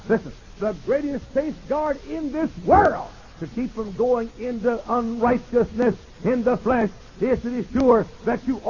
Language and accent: English; Dallas, Texas, United States; deacon chairman at our church in where I grew up in Dallas, home of the Dallas Cowboys.